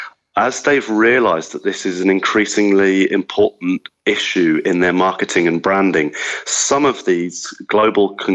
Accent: United Kingdom; moved away as an adult; now in Australia; in my home country, the UK, people are very price sensitive. I think one of the things I've noticed living in Australia for 10 years

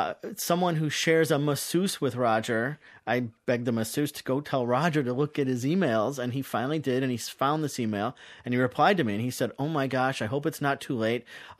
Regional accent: Michigan, United States; I'm half Polish, half Italian. I grew up in Michigan, outside of Dearborn, which is one of the largest Lebanese diasporas in the world.

